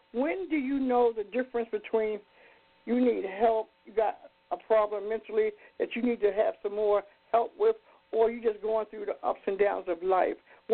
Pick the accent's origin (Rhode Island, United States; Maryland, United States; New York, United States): Maryland, United States; Baltimore; now in California, United States; because I'm from Baltimore, and, you know, I moved to California, and it seemed like I just perked up because it had more days of sun, you know.